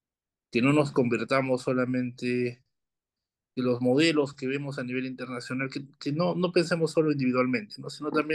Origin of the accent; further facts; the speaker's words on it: Peru; Entonces yo creo que como peruanos debemos recuperar esa ambición de ser un país mejor.